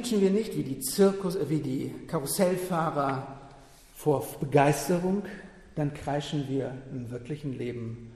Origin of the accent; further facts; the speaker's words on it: Verden an der Aller, Lower Saxony, Germany; Damals, als Jugendlicher, auf der Domweih, der jährlichen Juni-Kirmes-Rummelsause meiner Heimatstadt Verden an der Aller.